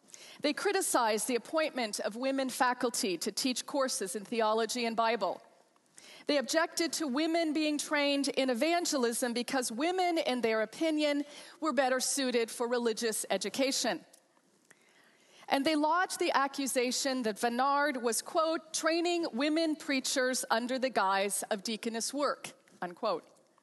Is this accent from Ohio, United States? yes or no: yes; Cincinnati, Ohio, United States; I grew up in Cincinnati just up the road and had the chance to go home last night before last.